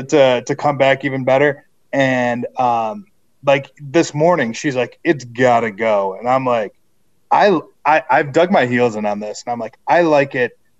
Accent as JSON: {"language": "English", "town": "Chicago", "region": "Illinois", "country": "United States", "tie": "born or raised there", "said": "So backstory on this, right, is so I grew up in Chicago."}